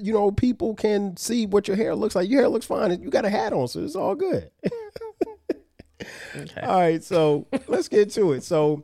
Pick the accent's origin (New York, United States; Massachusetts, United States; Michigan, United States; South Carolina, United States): South Carolina, United States; Florence; In my hometown of Florence, South Carolina, they used to play a lot of songs on what we call the Quiet Storm.